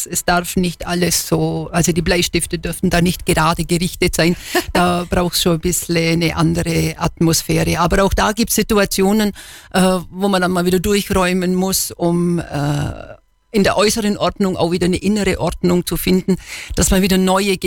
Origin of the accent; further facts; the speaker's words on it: Bavaria, Germany; born there; Ja, ich bin im Allgäu geboren, in einer sehr ländlichen Gegend, auch auf so einem Bauernhof.